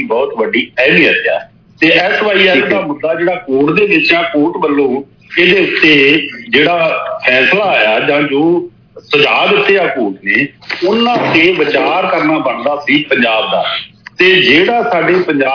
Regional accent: Punjab, India; ਅਸਲ ਚ ਮਸਲਾ ਇਹ ਆ ਵੀ ਅਸੀਂ ਪੰਜਾਬ ਦੇ ਲੋਕ ਜੇ ਅਸੀਂ ਅੱਜ ਪਾਣੀ ਦੀ ਗੱਲ ਕਰਦੇ ਹਾਂ

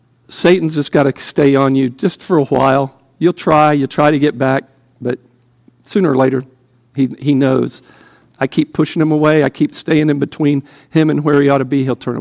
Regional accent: Texas, United States; accent: Texas; Being a Texan and a frustrated cowboy, I'm going to do this by way of an analogy.

